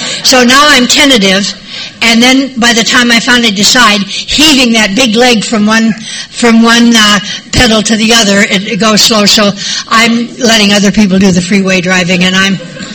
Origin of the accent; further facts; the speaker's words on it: Iowa, United States; I was born and brought up in Northeast Iowa.